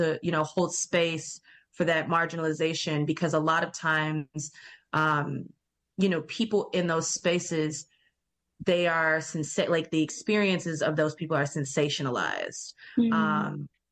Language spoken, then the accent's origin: English; the South, United States; someone who lives in a Black body, which I have obviously grown up in, I'm from the South of the United States.